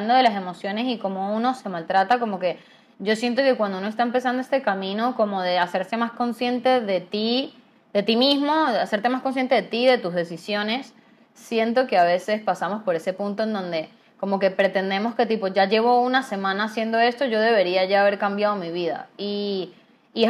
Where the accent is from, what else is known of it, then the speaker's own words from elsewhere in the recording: San Cristóbal, Táchira, Venezuela; now in Valencia, Venezuela; yo soy de San Cristóbal, Venezuela, y vivo en Valencia